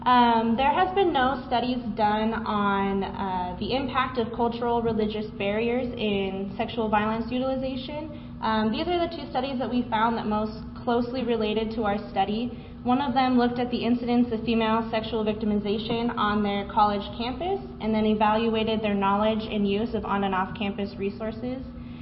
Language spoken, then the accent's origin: English; Salt Lake City, Utah, United States; I'm from Salt Lake City, Utah